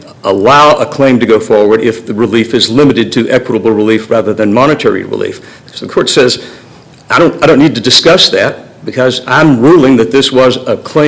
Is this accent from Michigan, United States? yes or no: no; Murfreesboro, Tennessee, United States; from Murfreesboro, just outside Nashville.